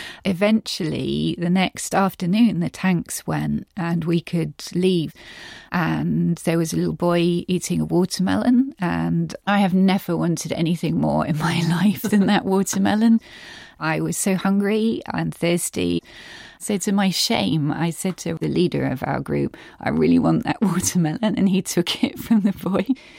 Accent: Morden, London, United Kingdom; also born or lived in Carshalton Beeches; I grew up in Morden, the southernmost stop of the Northern Line. And then we moved when I was, I guess, 9 or 10 to a place called Carshalton Beaches.

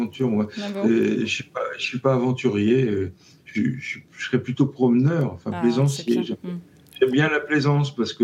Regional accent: Brittany, France; born there; Moi, je suis né dans les Côtes d'Armor.

